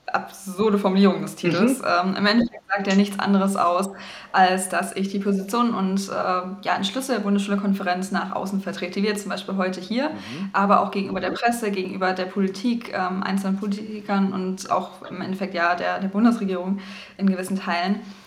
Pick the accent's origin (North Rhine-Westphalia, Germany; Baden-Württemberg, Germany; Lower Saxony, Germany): Baden-Württemberg, Germany; mittlerweile wohne ich in Brandenburg seit 6 Jahren. Ich komme aber tatsächlich gebürtig aus Baden-Württemberg. Also ich bin im Herzen immer noch Schwabe